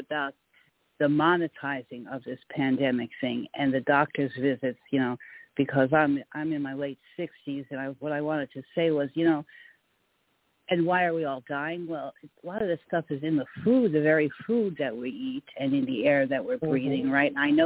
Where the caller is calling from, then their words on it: San Diego, California, United States; I'm calling from San Diego.